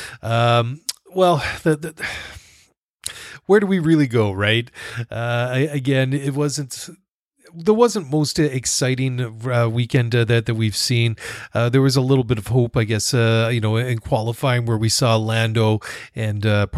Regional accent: Vancouver, British Columbia, Canada; I come from Vancouver, BC, and we get our fair share of dark skies and bad heavy rain like that.

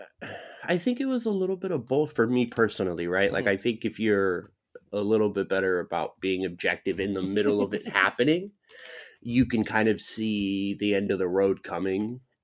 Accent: California, United States; I grew up in Southern California, and especially in the early days of the Ducks, they were terrible and the tickets were cheap.

